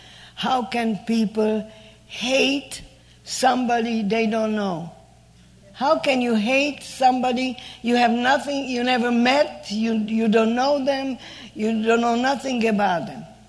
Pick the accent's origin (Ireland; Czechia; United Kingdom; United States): Czechia; I was raised in Czechoslovakia.